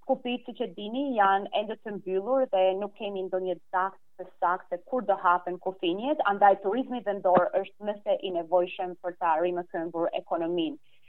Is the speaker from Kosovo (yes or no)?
yes; Gjakova, Gjakova District, Kosovo; moved away as an adult; now in Sydney, Australia; me origin jam nga Gjakova, Kosova, dhe në fillim të vitit 2002 migrova në Australinë e largët dhe u vendosa në Sydney